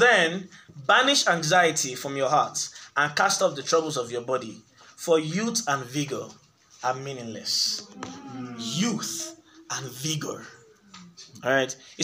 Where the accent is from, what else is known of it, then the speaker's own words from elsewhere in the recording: Nigeria; English is a second language; Kenya, Zambia, South Africa, Nigeria, my home country.